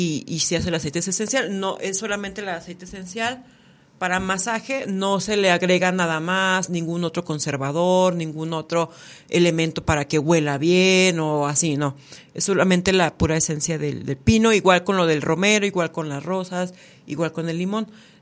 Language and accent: Spanish; Mexico; me da gusto que podamos como mujeres o como mexicanos unirnos y apoyarnos entre nosotros